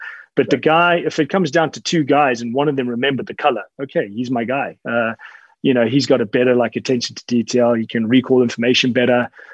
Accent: Zimbabwe; I was born and raised in Zimbabwe, you know, educated until I dropped out of school, basically.

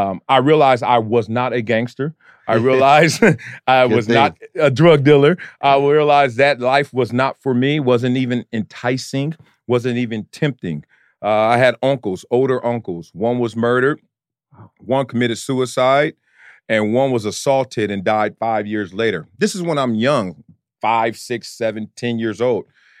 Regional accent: Compton, California, United States; I'm from Los Angeles, Compton, California. So obviously we know about the adversity in the neighborhood, the gangs, the poverty.

